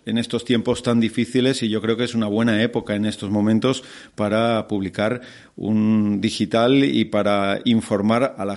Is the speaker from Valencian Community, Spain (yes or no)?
no; Balearic Islands, Spain; Nos reímos nosotros de nosotros mismos, yo me considero mallorquín también, ¿no?